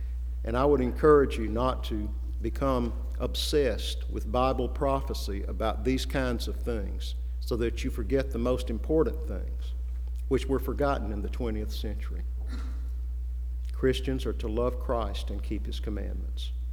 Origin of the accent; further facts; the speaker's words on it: the South, United States; And I can remember when John F. Kennedy was elected, that in the South, at least in my hometown, many people predicted that he would be the Antichrist.